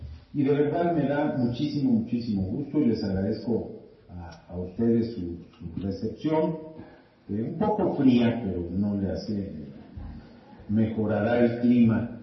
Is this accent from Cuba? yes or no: no; Mexico; Yo soy un mexicano muy orgulloso de serlo.